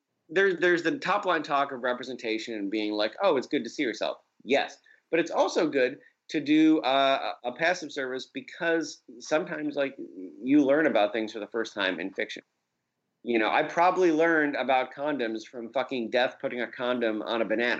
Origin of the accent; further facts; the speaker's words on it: Syracuse, New York, United States; I mean, look, I'm from Syracuse.